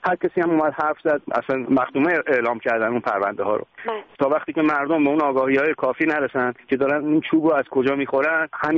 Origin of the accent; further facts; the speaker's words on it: Iran; مهم اینه که من یه ایرانی هستم